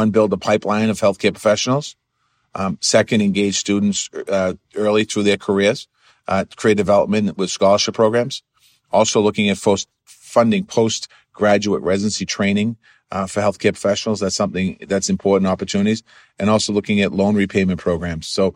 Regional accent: Boston, Massachusetts, United States; I come from Boston

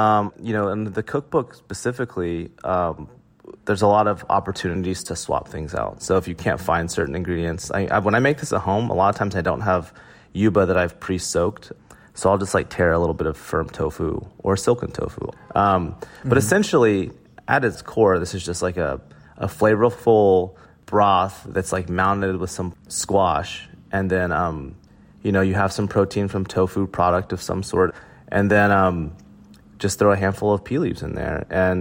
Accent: Oklahoma, United States; You know, growing up in Oklahoma, one of my favorite things in the world to eat, there's this Mexican restaurant in Oklahoma City called Chilino's.

